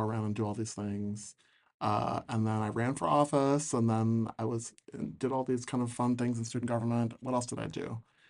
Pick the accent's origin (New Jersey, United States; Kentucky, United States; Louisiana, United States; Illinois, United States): Louisiana, United States; New Orleans; I love it here. I love New Orleans. I'm from New Orleans.